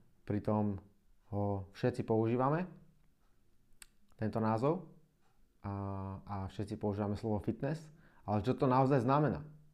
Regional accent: Nitra, Nitra Region, Slovakia; now in Prague, Czech Republic; mám 29 rokov, som zo Slovenska, z Nitry. A momentálne žijem a fungujem v Prahe. Už myslím tretí rok.

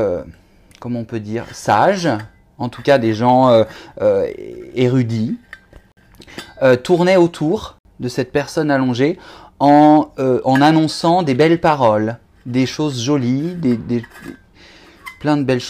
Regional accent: La Clusaz, Auvergne-Rhône-Alpes, France; Au départ, je viens de la montagne. Je suis né en Haute-Savoie, à la Clusaz. Et donc, j'ai grandi et j'ai fait vraiment jusqu'à 34 ans là-bas.

